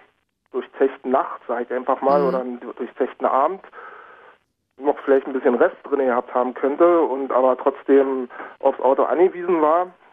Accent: Königs Wusterhausen, Brandenburg, Germany; now in Berlin, Germany; Und ich komme ursprünglich aus Königs Wusterhausen, also in Brandenburg, also aus Brandenburg.

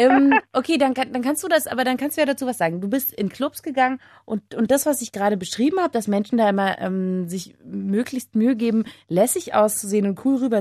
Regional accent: Berlin, Germany; ich komme auch aus Berlin, dieser riesengroßen Stadt mit seinem vielfältigen Nachtleben

